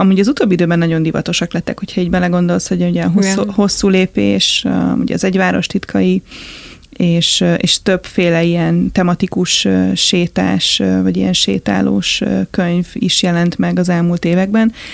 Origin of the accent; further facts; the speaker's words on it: Budapest, Hungary; nekem is rengeteg olyan hely van Budapesten, hiába itt nőttem fel, és itt éltem majdnem egész életemben